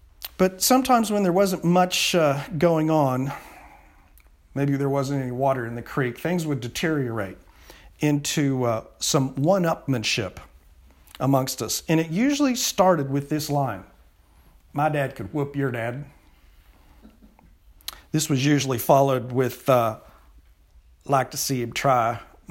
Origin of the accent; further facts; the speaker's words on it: Texas, United States; You know, when I was a boy growing up in Texas